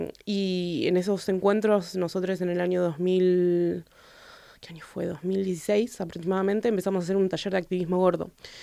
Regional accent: La Matanza, Buenos Aires Province, Argentina; yo particularmente soy argentina, vengo de Buenos Aires, pero de la periferia, específicamente de un partido que se llama Partido de la Matanza, donde de la zona oeste del conurbano bonaerense, como que es un espacio bastante violento en general

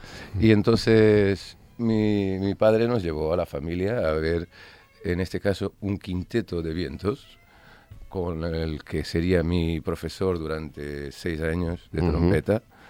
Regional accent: Portugal; moved away; I bueno, jo en 2003 sí. Me fui de Portugal.

